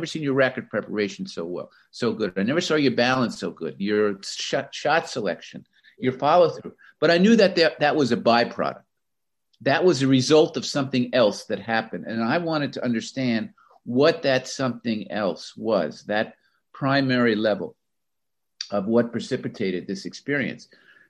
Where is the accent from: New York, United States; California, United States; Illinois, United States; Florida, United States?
Florida, United States; my sport when I was growing up was tennis, and I grew up in Florida, had a good junior career.